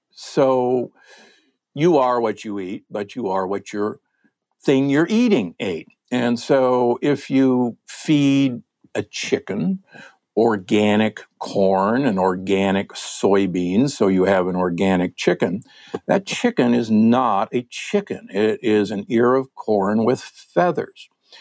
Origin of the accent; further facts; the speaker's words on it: Omaha, Nebraska, United States; I'm from Omaha, Nebraska, the Corn Huskers.